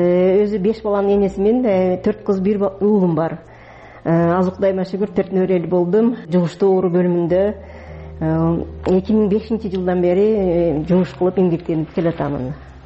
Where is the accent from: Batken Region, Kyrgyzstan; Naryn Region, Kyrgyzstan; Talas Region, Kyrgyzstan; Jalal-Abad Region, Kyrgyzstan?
Batken Region, Kyrgyzstan; Batken; born or raised there